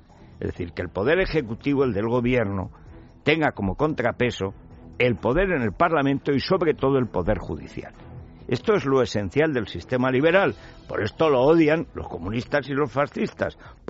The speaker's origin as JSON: {"language": "Spanish", "region": "Aragon", "country": "Spain", "said": "Ahí en Teruel estamos llevándonos la palma, yo en mi pueblo no es por presumir, pero vamos, ahí tiene que ser un frío de padre y muy señor mío."}